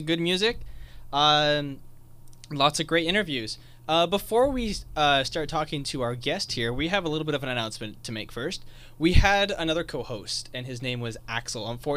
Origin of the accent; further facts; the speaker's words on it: Oshawa, Ontario, Canada; I'm from Oshawa, Ontario. Obviously Ontario, because I don't know of any other Oshawa around here.